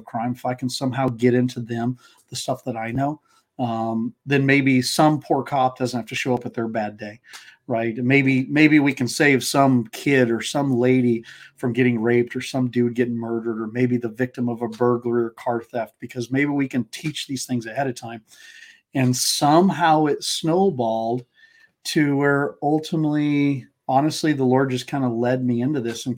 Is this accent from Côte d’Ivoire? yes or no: yes; Côte d’Ivoire; also born or lived in Canada; I grew up in West Africa, right? Missionary kid. We moved to Canada when I was, I think, 5. And my parents were going to language school in Quebec. And so for French. And then we moved to Côte d'Ivoire, or the Ivory Coast, West Africa